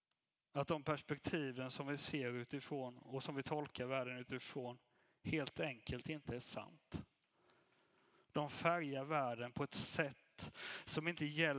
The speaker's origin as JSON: {"language": "Swedish", "country": "Sweden", "said": "Jag är människa, jag är man, jag är svensk, jag har ett visst yrke och så vidare."}